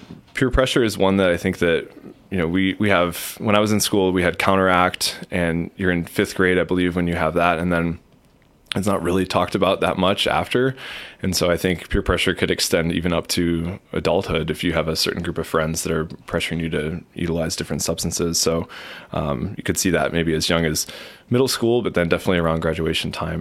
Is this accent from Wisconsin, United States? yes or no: yes; Richland Center, Wisconsin, United States; also born or lived in California; I moved back to Richland Center from California, lived out there for 5 years, and was really excited to see this opportunity come up, just to be able to dive right back into my hometown